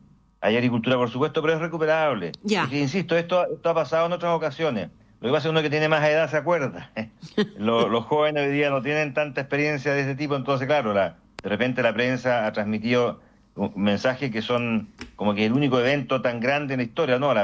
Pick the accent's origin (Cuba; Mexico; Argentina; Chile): Chile; Ovalle, Coquimbo; born there; yo soy originario de allá, yo nací justamente en Ovalle, así que tengo familiares incluso que son agricultores allá